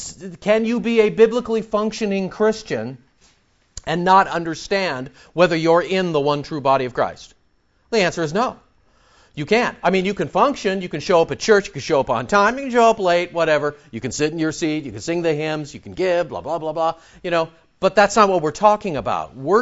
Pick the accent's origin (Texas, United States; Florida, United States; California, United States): California, United States; Montebello; I made my parents have church at our house when I was growing up in Montebello.